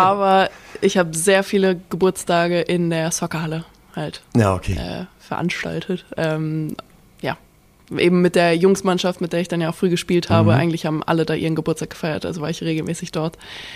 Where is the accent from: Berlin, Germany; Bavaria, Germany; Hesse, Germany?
Hesse, Germany; Bad Soden am Taunus; Ja, ich bin im Taunus groß geworden, vor Frankfurt, wie gesagt, sehr schöne Kindheit.